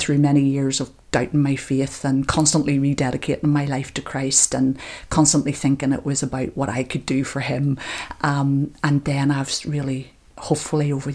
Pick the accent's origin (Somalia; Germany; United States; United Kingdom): United Kingdom; Belfast, Northern Ireland; I was a member of Crumlin Road Presbyterian as a child and Bilston Road Mission Hall because we grew up in North Belfast